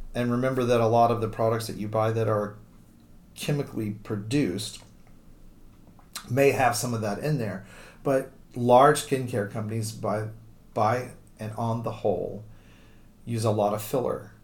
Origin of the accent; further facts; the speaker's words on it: Dallas, Texas, United States; moved away as an adult; You know, I was born in Dallas, grew up in Texas, and lived there until I was 34.